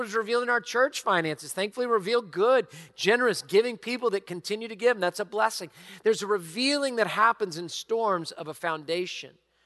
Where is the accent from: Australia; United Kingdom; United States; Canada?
United States; Houston, Texas; we're from Houston, Texas, you got credibility because we went through Harvey, we went through Ike, we've been through all sorts of stuff, right?